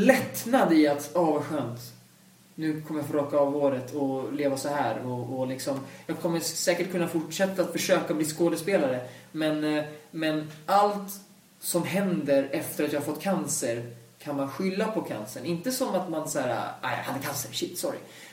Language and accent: Swedish; Sweden; hur jag är uppvuxen i Sverige och så vidare